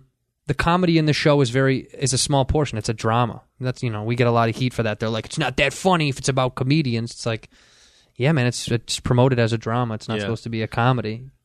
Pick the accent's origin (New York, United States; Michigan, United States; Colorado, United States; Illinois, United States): Illinois, United States; Chicago; we shot it in my hometown, Chicago, and that's on.